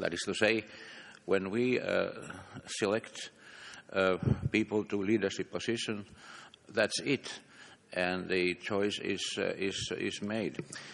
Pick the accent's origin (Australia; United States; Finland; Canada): Finland; I come from Finland.